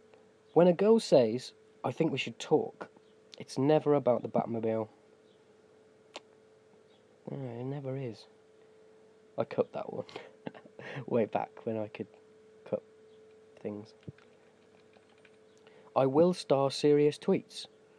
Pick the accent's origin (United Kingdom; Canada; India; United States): United Kingdom; Don't hate me for being British. Just hate me for being British with really nice teeth.